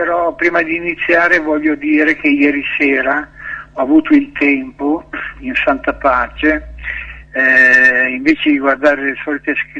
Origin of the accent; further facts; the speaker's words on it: Milan, Lombardy, Italy; born there; sono nato a Milano.